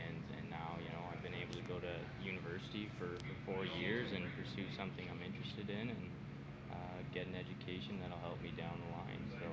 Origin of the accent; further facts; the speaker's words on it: Toronto, Ontario, Canada; Like growing up in Toronto, like, minor hockey's pretty crazy